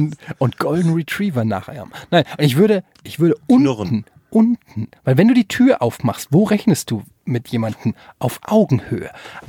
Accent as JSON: {"language": "German", "town": "Frankfurt", "region": "Hesse", "country": "Germany", "said": "Ich komme aus Frankfurt."}